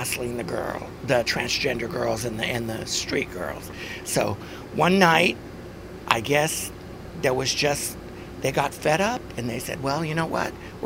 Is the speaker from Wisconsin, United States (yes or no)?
no; Missouri, United States; born there; I was born in Missouri, and my mother and father got, divorced or whatever, when I must have been about 3 or 4 years old.